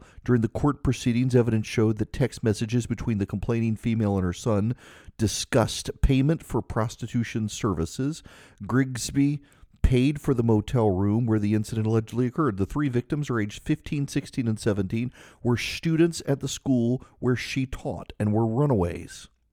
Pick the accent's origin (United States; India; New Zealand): United States; Louisiana; I've got some audio I want to play for you when we come back from my home state of Louisiana.